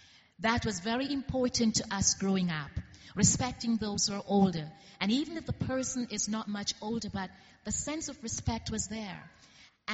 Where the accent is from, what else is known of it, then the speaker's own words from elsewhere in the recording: Jamaica; now in Toronto, Canada; I'm from Jamaica originally, and Toronto now became homeland for us there.